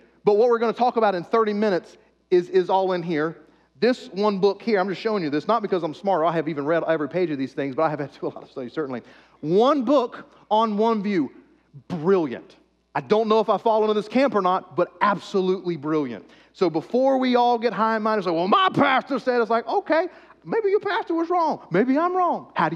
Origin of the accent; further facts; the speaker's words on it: United States; Most of us have been taught, because we are American evangelicals, one specific eschatological view, one end times view.